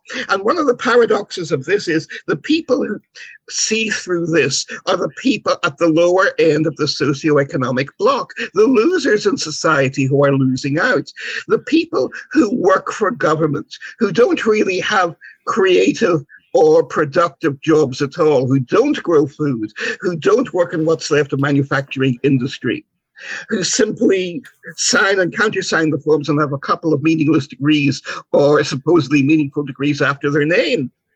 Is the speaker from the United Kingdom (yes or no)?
yes; United Kingdom; I'm a relatively old guy. I grew up in Britain in the 1960s